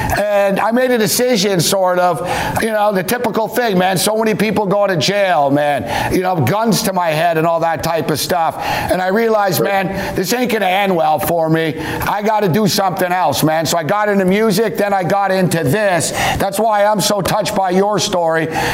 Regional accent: Montreal, Quebec, Canada; I grew up in Montreal in a neighborhood in which, man, you either did coke or sold coke or robbed houses or bought the stolen gear.

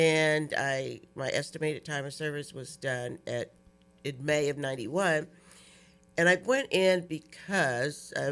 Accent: Nashville, Tennessee, United States; born there; I was born in Nashville, Tennessee.

